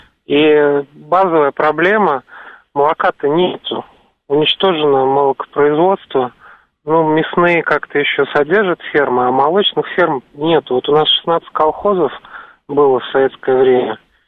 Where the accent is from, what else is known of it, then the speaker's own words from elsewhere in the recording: Orenburg Oblast, Russia; now in Moscow, Russia; Я сам из Оренбургской области родом, работаю здесь, в Москве.